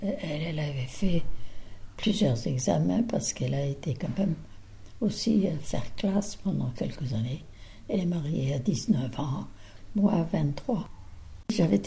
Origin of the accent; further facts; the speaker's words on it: Landunvez, Brittany, France; je suis née à Landunvez, au bourg de Landunvez, le 10 mars 1916.